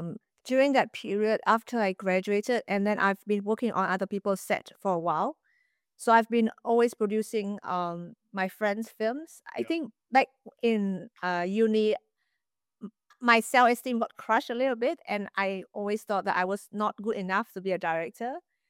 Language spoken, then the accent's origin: English; Hanoi, Vietnam; It is this passive aggressiveness from where I was growing up in Hanoi.